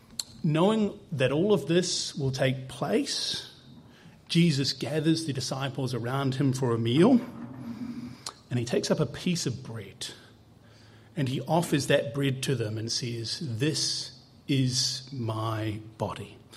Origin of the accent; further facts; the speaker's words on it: New Zealand; I know everyone in New Zealand because I'm from New Zealand.